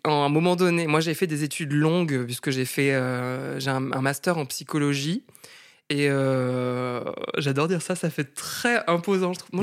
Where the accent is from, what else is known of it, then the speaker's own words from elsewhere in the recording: L'Haÿ-les-Roses, Île-de-France, France; also born or lived in Châtenay-Malabry; Je suis née à Châtenay-Malabry. Mais j'ai grandi à L'Haÿ-les-Roses, qui est une ville, j'allais presque dire un village, mais c'est quand même une ville. Et dans le 94, le Val-de-Marne